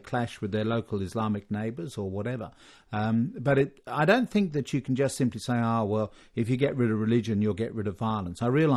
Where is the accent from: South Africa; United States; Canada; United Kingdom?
United Kingdom; London; I come from London. And I went to a school in London, not a private school.